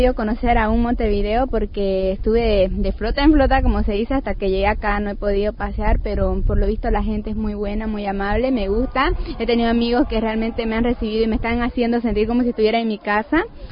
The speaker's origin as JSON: {"language": "Spanish", "country": "Bolivia", "said": "somos dos solamente de Bolivia que hemos venido, yo y mi primo, los dos de 19 años, la primera vez que venimos."}